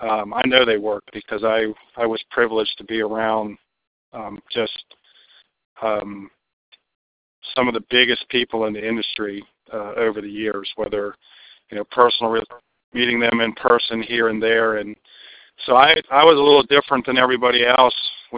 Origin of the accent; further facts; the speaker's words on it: Maryland, United States; I'm from Maryland. Did my time in the Marine Corps with a college stint down in a small school in North Carolina